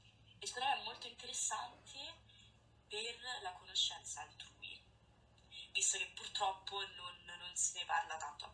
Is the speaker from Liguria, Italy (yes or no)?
yes; Liguria, Italy; also born or lived in Rome; ho 24 anni e sono originaria della Liguria, però ho abitato per diversi anni a Roma